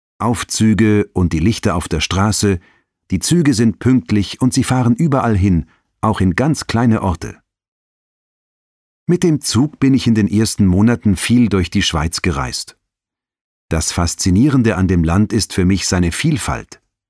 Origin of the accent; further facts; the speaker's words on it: Greece; now in Zürich, Switzerland; In meiner Heimat haben meine Freunde manchmal gesagt, du bist wirklich kein typischer Grieche.